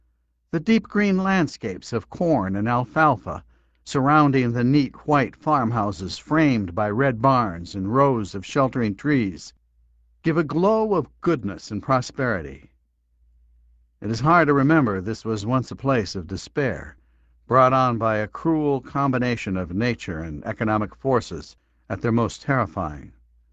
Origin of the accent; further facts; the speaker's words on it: South Dakota, United States; moved away; I put my home state of South Dakota in a rear-view mirror and drove away.